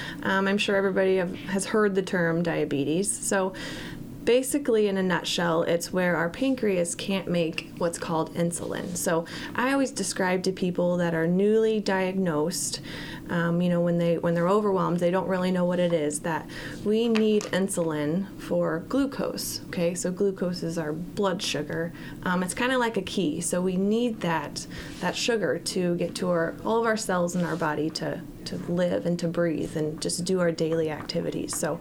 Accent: Knoxville, Iowa, United States; I am from Knoxville originally. Grew up here, born and raised.

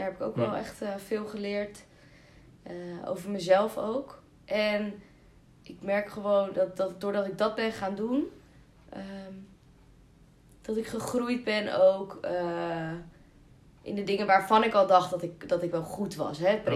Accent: Castricum, North Holland, Netherlands; also born or lived in Beverwijk; ik ben 25 jaar en ik ben geboren in Beverwijk. Maar eigenlijk opgegroeid in Castricum. Ik noem het altijd het vakantieoord van de Amsterdammers. En nu ben ik zelf dat vakantieoord uitgegaan en naar Amsterdam vertrokken.

